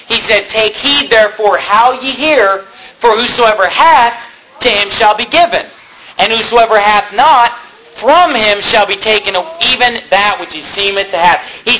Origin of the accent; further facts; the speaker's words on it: California, United States; Because I was raised in California.